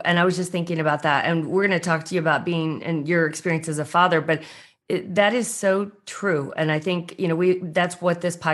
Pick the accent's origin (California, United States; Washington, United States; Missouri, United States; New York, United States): Missouri, United States; Marshfield; So Jim and Martha are my parents, and I grew up in Marshfield, Missouri.